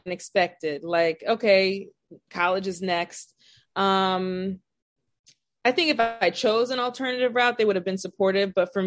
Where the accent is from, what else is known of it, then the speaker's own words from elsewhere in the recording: New York, United States; So I grew up on Long Island, like the suburbs. It was, I would say, probably like 99% Black, the community that I grew up in.